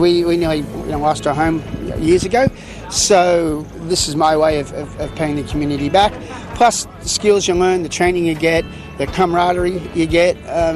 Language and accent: English; Fletcher, New South Wales, Australia; I'm 53 and I'm from Fletcher.